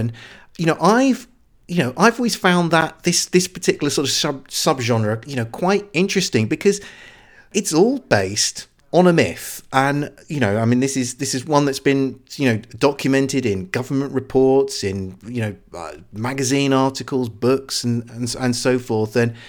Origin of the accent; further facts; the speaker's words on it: United Kingdom; I'm obviously a British person, sort of looking at this topic from afar.